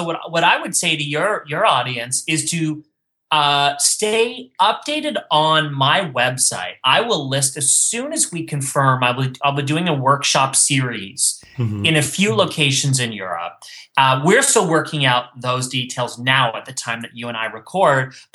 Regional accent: Canada; now in United States; I'm Canadian. But I live in the U.S. now, and I split my time between East and West Coast.

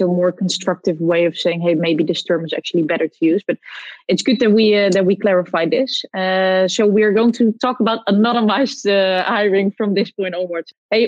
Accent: Netherlands; I come from the Netherlands.

